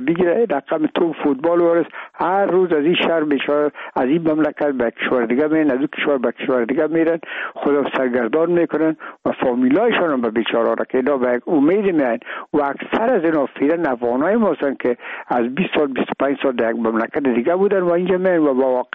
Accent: Afghanistan

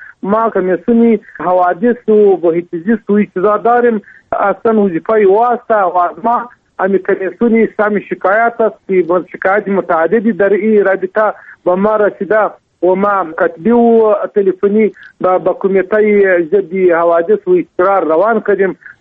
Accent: Afghanistan; مگر ما چون که ما افغان هستیم، نماینده ملت هستیم

